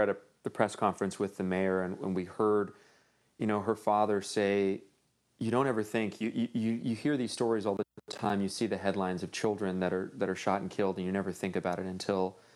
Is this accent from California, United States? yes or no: yes; Los Angeles, California, United States; I grew up in Northeast LA, and there's parts of Los Angeles where you hear notoriously cops don't go in.